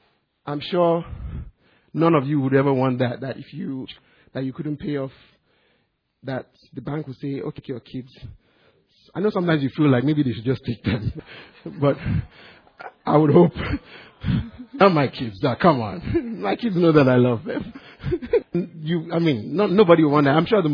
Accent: Nigeria; like when we were growing up in Nigeria

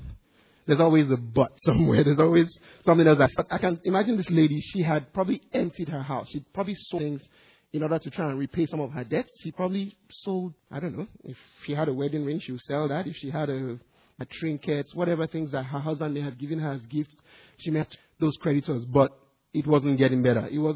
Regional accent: Nigeria; like when we were growing up in Nigeria

